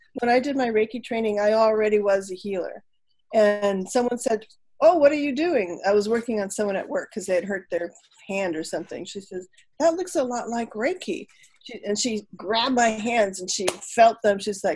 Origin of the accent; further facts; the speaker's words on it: Wisconsin, United States; also born or lived in Minnesota / New York / Brazil; now in Los Angeles, United States; I live in Los Angeles right now. I'm originally from Wisconsin and Minnesota. Hello. And lived in New York for 18 years. And I lived in Brazil when I was in a high school student